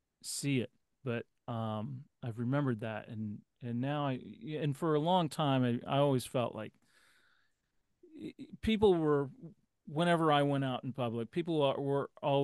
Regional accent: Texas, United States; moved away as an adult; also born or lived in New York; I'm from Texas, and it was a long way away, and my mom didn't like to fly, and so they drove up from Texas to New York

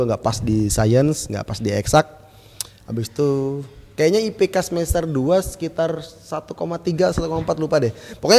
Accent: Bontang, East Kalimantan, Indonesia; dari kecil saya SMA di Bontang

